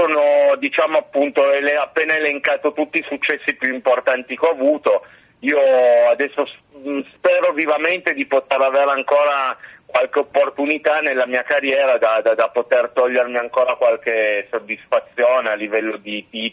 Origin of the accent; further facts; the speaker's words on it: Turin, Piedmont, Italy; born there; la mamma è italiana, sono un mix in realtà, però sì, sono nato qui a Torino.